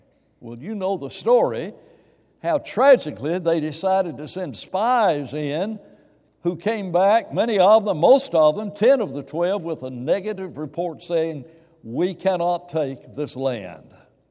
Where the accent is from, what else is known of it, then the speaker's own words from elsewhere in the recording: Huntsville, Alabama, United States; growing up in West Huntsville